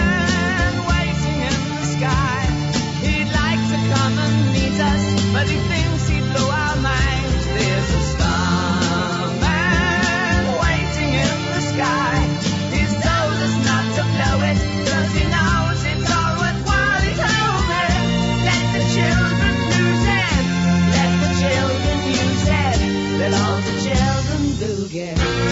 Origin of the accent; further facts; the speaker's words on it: Argentina; Ma no, vengo dall'Argentina, ma vabbè, lasciamo stare.